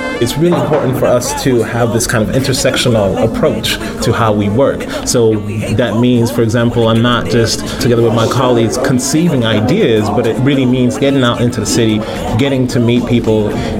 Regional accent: Los Angeles, California, United States; also born or lived in Nigeria / San Diego / San Francisco; now in Brussels, Belgium; I'm from Los Angeles, but I've lived in Nigeria till I was 10 and also lived in San Diego and San Francisco. I got to Brussels because I came here originally to do my PhD.

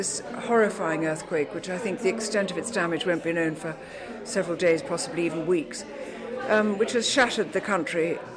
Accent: Hong Kong; also born or lived in India / Malaya; I was born in India and brought up in Hong Kong and Malaya, as it was then.

